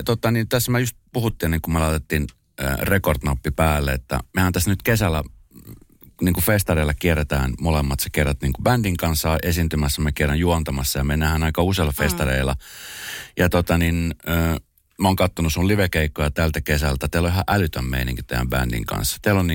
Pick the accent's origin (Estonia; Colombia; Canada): Colombia; now in Finland; Etelä-Amerikassa Kolumbiassa, mistä mä oon lähtöisin